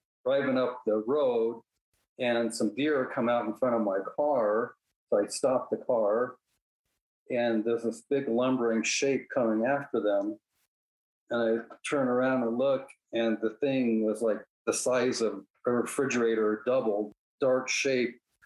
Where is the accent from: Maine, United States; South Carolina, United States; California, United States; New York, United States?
California, United States; Whittier; I grew up in Whittier, California, the hometown of Richard Milhouse Nixon.